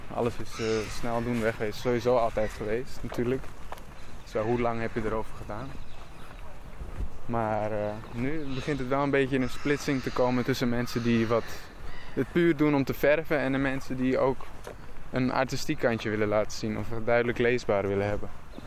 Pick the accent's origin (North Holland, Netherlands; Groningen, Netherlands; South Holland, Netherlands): North Holland, Netherlands; Amsterdam; Maar die heeft altijd gewoond waar ik ben opgegroeid. En dat is volgens mij een Ganshoef.